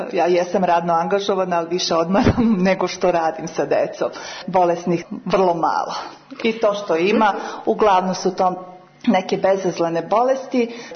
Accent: Novi Sad, Vojvodina, Serbia; dolazim iz Novog Sada.

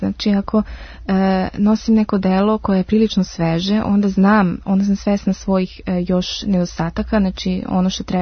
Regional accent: Vienna, Austria; born there; rođena u Beču, tako da sam polu Srpkinja, polu Austrijanka.

